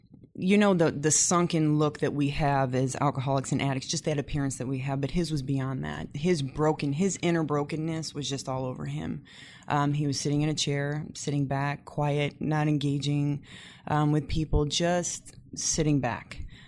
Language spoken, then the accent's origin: English; Missouri, United States; From Missouri.